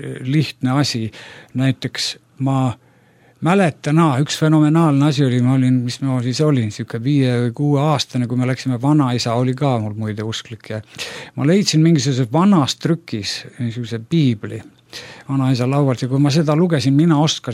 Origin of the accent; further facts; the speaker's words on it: Pärnu, Pärnu County, Estonia; Ma sündisin Pärnus ja õppisin siis, oli esimeses keskkoolis ja neljandas keskkoolis.